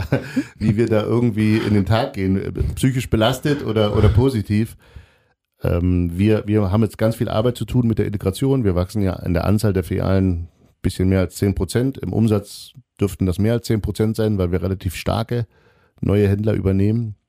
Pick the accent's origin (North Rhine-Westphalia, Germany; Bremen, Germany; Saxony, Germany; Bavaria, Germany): Saxony, Germany; Die Radtour machen wir durch die schöne Lausitz, durch meine Heimat.